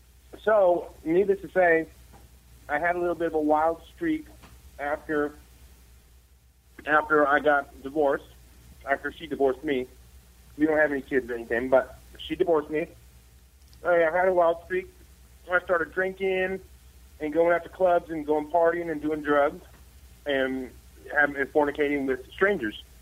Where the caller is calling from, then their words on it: Baton Rouge, Louisiana, United States; Baton Rouge, Louisiana.